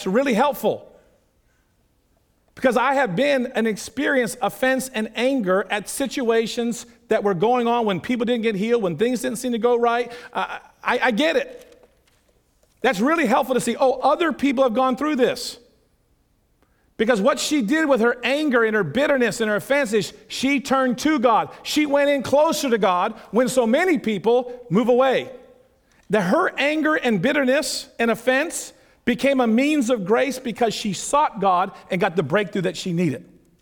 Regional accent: Pennsylvania, United States; now in California, United States; And we go in, and our family, we come from Pennsylvania, where things are a little bit more strict, let's say. Now we're in California.

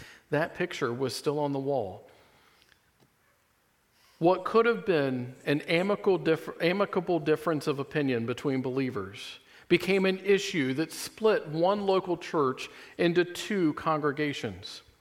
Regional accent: Kentucky, United States; I grew up in Kentucky, which is a smaller state known to most people for two simple things

